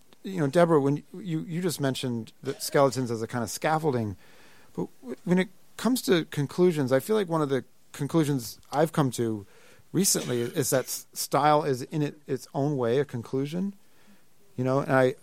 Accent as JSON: {"language": "English", "town": "Sacramento", "region": "California", "country": "United States", "tie": "born or raised there", "said": "I grew up in Sacramento, and one of my conclusions was get the hell out."}